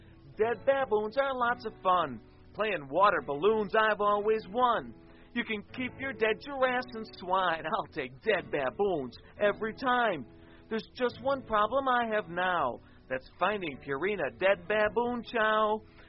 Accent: Chicago, Illinois, United States; I'm from Chicago, and I checked a Dr. Demento website

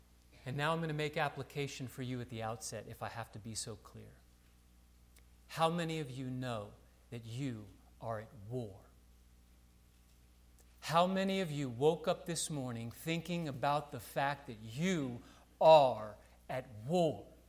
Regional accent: United States; I'm an American, right? In the United States of America, we hadn't seen anything before 9/11 of it entering our nation, correct?

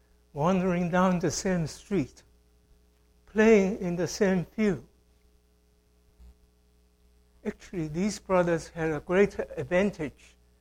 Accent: China; When I was growing up in China, few people have pets, have dogs as their pets.

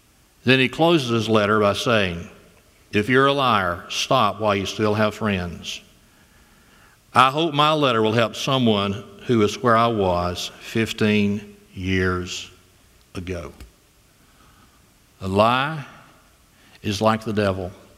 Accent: Florella, Florida, United States; Beach, just 45-minute drive from my hometown, Florella.

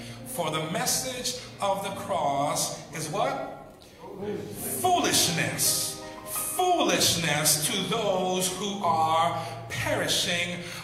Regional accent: San Andrés and Providencia, Colombia; Originally, I am from Colombia, South America. I'm from some islands of Colombia that used to be British colonies. That's why we pretty much mix. … they're like, ain't nothing Hispanic into that. It used to be a British colony, West Indies

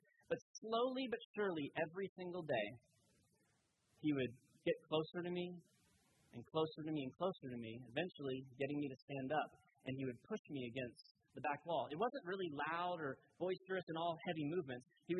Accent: Florida, United States; I grew up in South Florida, and when I was in sixth grade, there was an eighth grader who would come and meet me after school every day.

